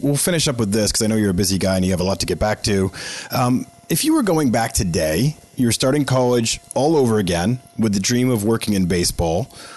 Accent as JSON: {"language": "English", "town": "Boston", "region": "Massachusetts", "country": "United States", "tie": "born or raised there", "said": "I have to admit, growing up in Boston and being a huge Red Sox fan"}